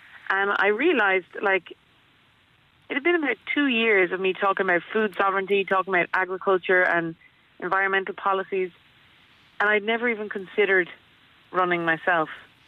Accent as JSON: {"language": "English", "town": "Achill", "region": "Connacht", "country": "Ireland", "tie": "born or raised there", "said": "So I'm from Achill, as you were saying, and I grew up here."}